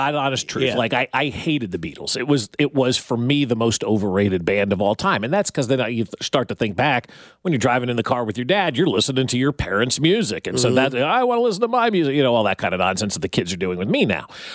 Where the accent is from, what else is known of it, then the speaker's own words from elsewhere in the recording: New Jersey, United States; now in New Orleans, United States; even though I grew up in Jersey.